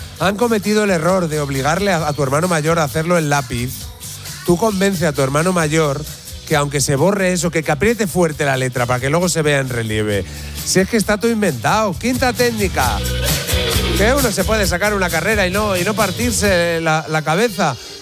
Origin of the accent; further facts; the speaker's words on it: Salamanca, Castile and León, Spain; Date cuenta que yo vengo de una ciudad universitaria. Yo soy de Salamanca y yo conozco todas las técnicas.